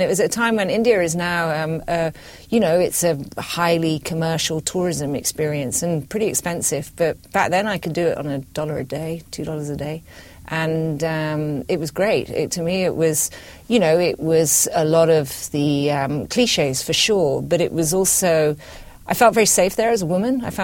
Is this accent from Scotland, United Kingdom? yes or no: yes; Scotland, United Kingdom; I'm British. I was brought up in Scotland. My father's of American descent and my mother's of Irish descent, so I've always been slightly rootless in the places where I've lived. But I was brought up in a rural place.